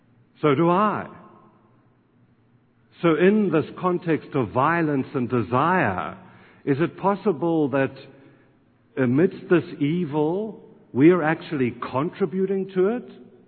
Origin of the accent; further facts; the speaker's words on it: South Africa; And I come from South Africa, as I told you yesterday